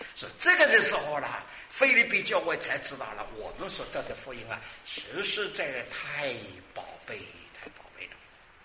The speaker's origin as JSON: {"language": "Chinese", "town": "Dinghai", "region": "Zhejiang", "country": "China", "tie": "born or raised there", "lives_now": "United States", "said": "我去定海了，乃是到我老家拍张照，到我小学拍张照，到我初中拍张照就可以走了"}